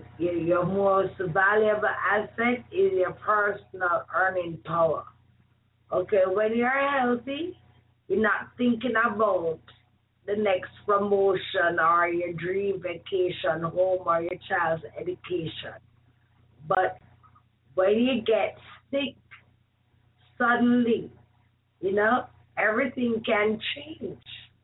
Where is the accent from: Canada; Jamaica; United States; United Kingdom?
Jamaica; Yes, I'm from Jamaica.